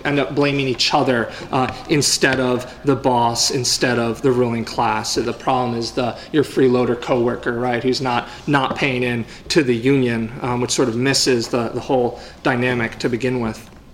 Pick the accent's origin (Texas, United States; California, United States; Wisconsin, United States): Wisconsin, United States; Madison; I'm a member of the National Socialist Organization. I'm a nurse. I'm from Madison, Wisconsin, where I'm a member of SAU Healthcare Wisconsin as well.